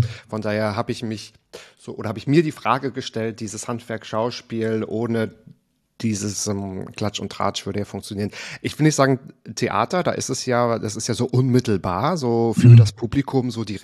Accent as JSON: {"language": "German", "town": "Waren", "region": "Mecklenburg-Vorpommern", "country": "Germany", "said": "An der Müritz. Kennst du Waren an der Müritz?"}